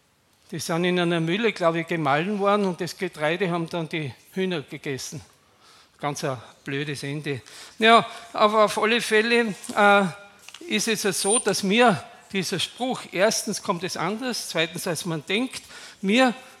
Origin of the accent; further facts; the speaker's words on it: Graz, Styria, Austria; Ich bin ja in Graz aufgewachsen und einige von euch waren ja schon in Graz und wissen auch, in welcher Straße ich aufgewachsen bin. In der Sporgasse heißt die, die direkt zum Schlossberg hochführt.